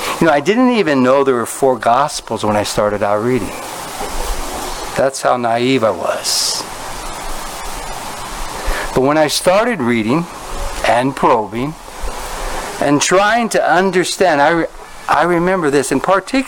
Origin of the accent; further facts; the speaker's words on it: Los Angeles, California, United States; I grew up right here in Echo Park, in the Echo Park area, and I have to say, I really did get a pretty good education back in that day.